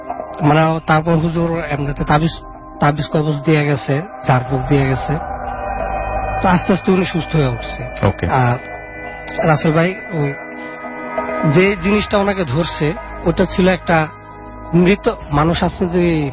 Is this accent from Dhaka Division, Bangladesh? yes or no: yes; Narayanganj, Dhaka Division, Bangladesh; now in Dhaka, Bangladesh; আমার বাসা নারায়ণগঞ্জের 2500 থেকে।